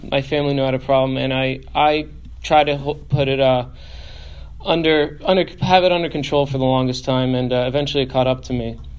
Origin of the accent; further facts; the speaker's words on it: Franklin Lakes, New Jersey, United States; I grew up in Franklin Lakes, New Jersey. Easier put is where the housewives are from. So it is a wealthy town, top three in New Jersey.